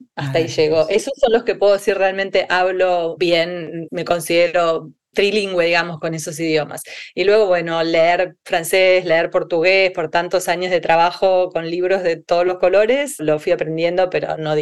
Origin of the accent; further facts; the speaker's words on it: Buenos Aires, Argentina; Soy argentina, nací acá en Buenos Aires, muy poco aventurero lo mío, donde sigo viviendo.